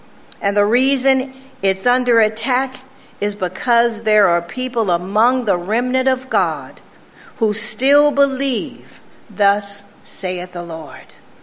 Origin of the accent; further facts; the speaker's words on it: Compton, California, United States; also born or lived in Watts; We started out in Watts, one of the poorest areas of Southern California. And we were raised in Compton, which was just a step above that.